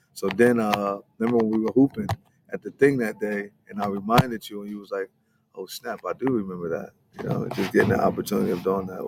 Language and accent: English; Camden, New Jersey, United States; Camden, New Jersey. Camden, right. New Jersey.